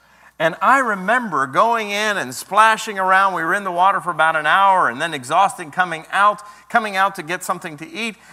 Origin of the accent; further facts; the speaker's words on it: Pennsylvania, United States; You know, I grew up in Pennsylvania. I did not grow up near the beach. We visited the beach from time to time over the course of my childhood, but I grew up in the mountains.